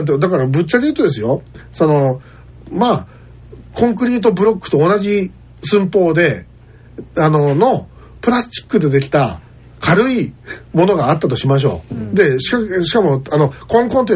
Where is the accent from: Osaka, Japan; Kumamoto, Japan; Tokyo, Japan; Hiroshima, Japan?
Osaka, Japan; Neyagawa; now in Wakayama, Japan; 私は現在和歌山に住んでいますが、生まれも育ちも大阪北部にある寝屋川市です。